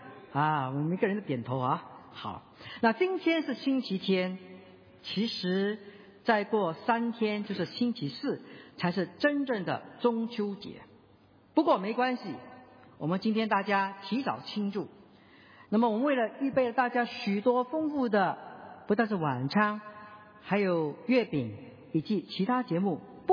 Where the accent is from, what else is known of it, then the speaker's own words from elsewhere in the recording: Singapore; 但是我老家新加坡一天都没有。